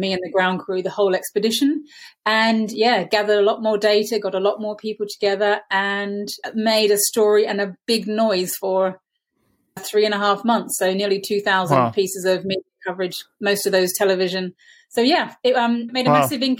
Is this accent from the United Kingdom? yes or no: no; Australia; The place I said I grew up in Australia with my mum, where we had wedge-tailed eagles